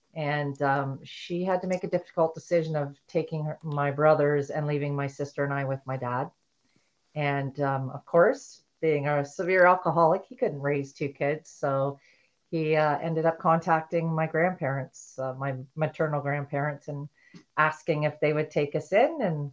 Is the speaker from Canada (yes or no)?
yes; Ontario, Canada; I grew up in Ontario, Canada. A small town, 2,500 people in the town that I grew up in.